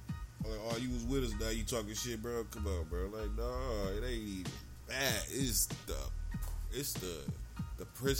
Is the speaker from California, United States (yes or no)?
no; Milwaukee, Wisconsin, United States; I hate to see my hometown team lose